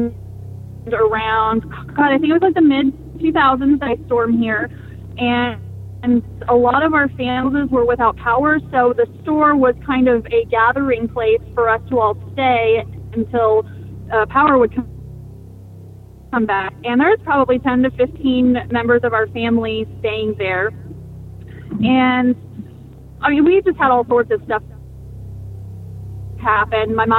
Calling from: Springfield, Missouri, United States; Hi, I am in Springfield, Missouri, not too far from you.

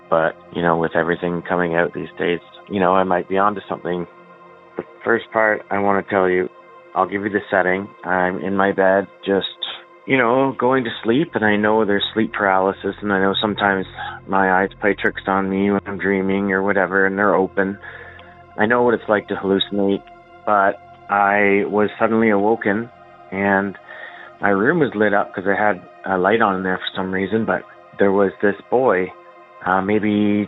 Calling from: Ontario, Canada; I'm calling from Ontario.

